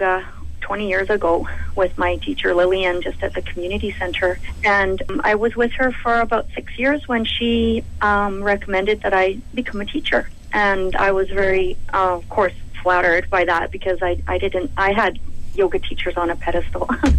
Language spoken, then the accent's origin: English; Alberta, Canada; I was born and raised in Alberta.